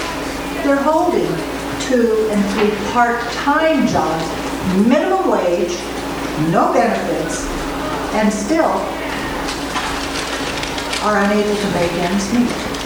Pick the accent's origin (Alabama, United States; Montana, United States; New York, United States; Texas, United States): Montana, United States; I'm from Montana